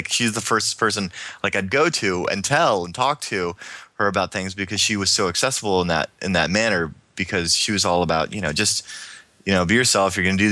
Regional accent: Virginia, United States; also born or lived in Florida; now in San Francisco, United States; Yeah, well, for the most part, I grew up in Virginia. I mean, I was born in Florida, but I spent, you know, most of my years from, like, second grade on in Virginia up until just recently moving out to the SF Bay Area.

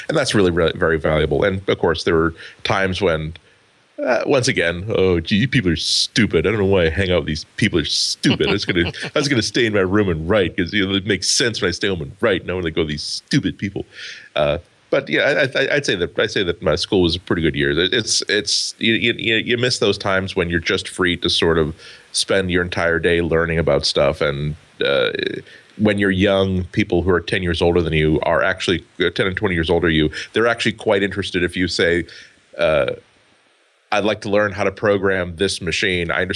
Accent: Massachusetts, United States; Yeah, exactly. I grew up just outside of Boston.

